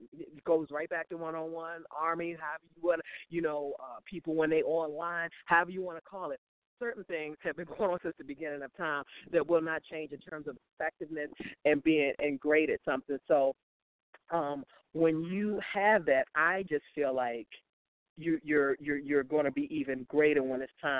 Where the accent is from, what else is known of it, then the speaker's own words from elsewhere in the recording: Washington, District of Columbia, United States; For me to have been in my hometown the majority of my career in between the two competing stations four times. I mean, the very first time I was at home in D.C.